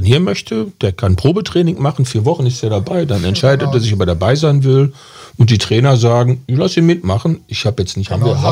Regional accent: North Rhine-Westphalia, Germany; Ich bin auch in der Zechensiedlung groß geworden. So, und das ist einfach normal, finde ich, bei uns im Ruhrgebiet.

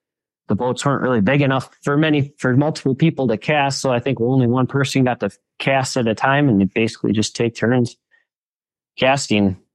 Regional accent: Eagle River, Alaska, United States; I was born and raised in Eagle River and grew up basically fishing with my grandpa.

